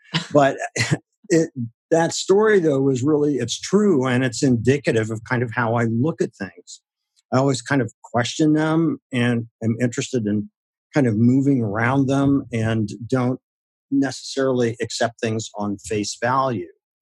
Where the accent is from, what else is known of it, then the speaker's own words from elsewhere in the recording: Akron, Ohio, United States; my parents were retailers and I grew up in Akron, Ohio. Mm-hmm. At that time, the rubber capital of the world, which explains my bounciness.